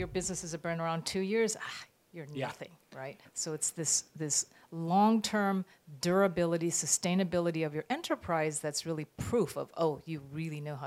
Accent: United States; I'm American. We have other nationalities on our team.

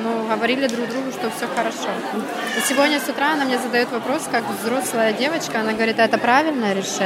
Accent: Zaporizhzhia, Zaporizhzhia Oblast, Ukraine; I'm from Zaporizhia.

